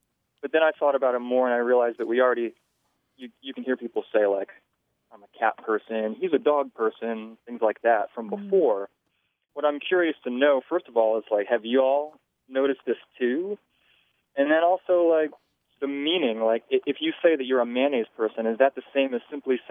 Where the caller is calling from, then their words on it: Spillcorn, North Carolina, United States; I'm calling from Spillcorn, North Carolina.